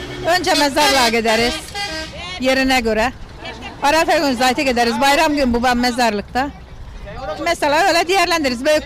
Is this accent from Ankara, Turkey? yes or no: no; Kemer, Antalya, Turkey; Evet, biz Kemerliyiz, doğma büyümeli. Buranın Kemer'in yaylasından buraya indik. Burada devamlı buradayız işte.